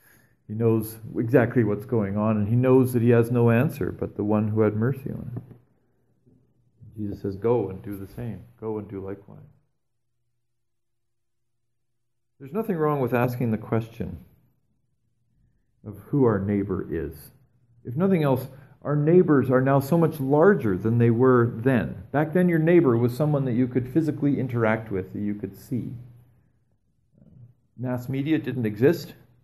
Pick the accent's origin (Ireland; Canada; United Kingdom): Canada; And as Canadian people who work really hard at trying to identify our own sources of privilege